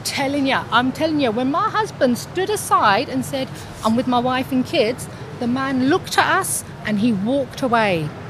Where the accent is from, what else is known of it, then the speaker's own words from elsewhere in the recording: United Kingdom; I didn't want him to know that I'm English.